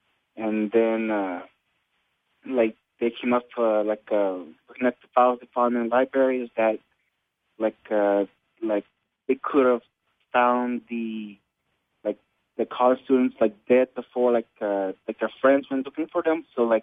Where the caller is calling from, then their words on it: Dallas, Texas, United States; … from Dallas, Texas.